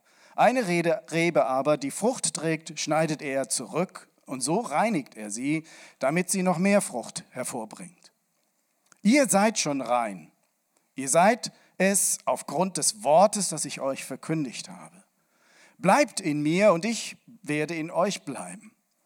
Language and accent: German; Rhineland-Palatinate, Germany; Und wir haben ja eindeutig hier einen Vorteil als Rheinländer und Moselländer, die umringt sind von Weinbergen.